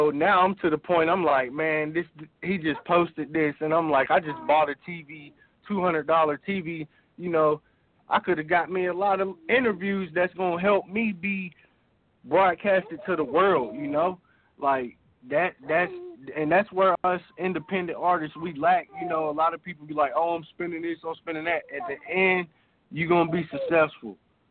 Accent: Covington, Georgia, United States; also born or lived in Pittsburgh; I grew up in Covington, Georgia, all around the six, all that, man. A-Town, you know, we going to stand up, man. We stayed down, man, you know. We're trying to come up, but I was born in Pittsburgh

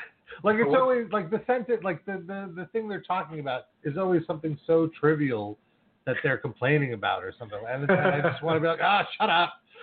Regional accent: United States; I wasn't born in Russia. So, I'm American. I'm really, like, first-generation American.

